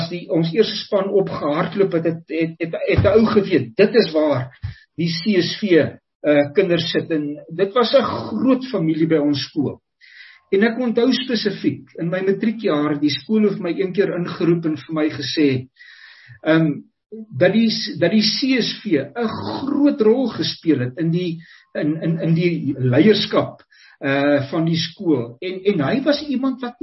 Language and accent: Afrikaans; Estcourt, KwaZulu-Natal, South Africa; ek het op Eskort groot geword, ek is daar gebore en ek het groot geword daar en ek het ook my hele skoolloopbaan daar voltooi